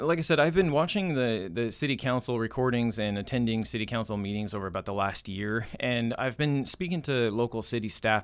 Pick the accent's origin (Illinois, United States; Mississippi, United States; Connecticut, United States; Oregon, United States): Oregon, United States; Yeah, so I was born and raised here in Douglas County. So, I went to high school out at Douglas High. I was here throughout my high school career.